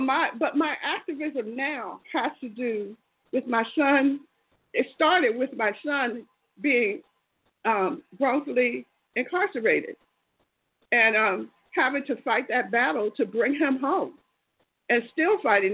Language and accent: English; Coatesville, Pennsylvania, United States; born there; also born or lived in Reading; now in Bay Area, United States; I live in the Bay Area. I was born in Pennsylvania, in Coatesville. Lived in Reading, Pennsylvania.